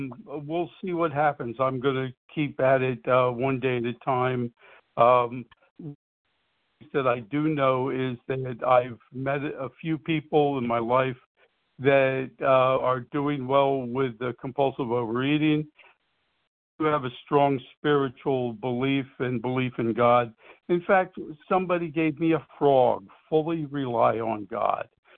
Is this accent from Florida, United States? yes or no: no; New Jersey, United States; I'm from Southern New Jersey.